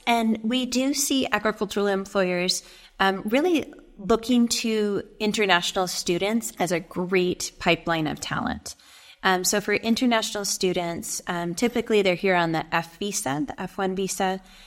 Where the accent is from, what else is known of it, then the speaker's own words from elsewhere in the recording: Denison, Iowa, United States; I grew up in Denison, Iowa. I went to Iowa State for undergrad.